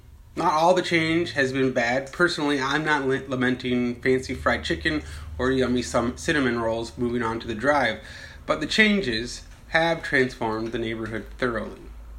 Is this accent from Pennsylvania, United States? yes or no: no; Seattle, Washington, United States; During that time, I held tightly to the stories and practices that connected me to my hometown. Those stories and practices were a part of my identity. For me, that meant following sports more closely. Decorating my home with the knickknacks of Seattle